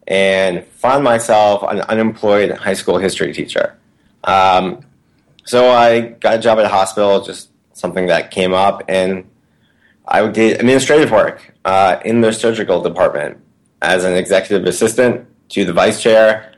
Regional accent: United States; Yeah, well, you know, as an American, I only get 2 weeks vacation a year.

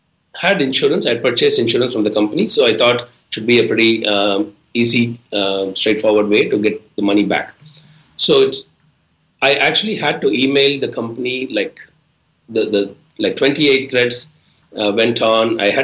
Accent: India; also born or lived in Austin, United States; I was working in Austin, Texas, and I was moving back to India.

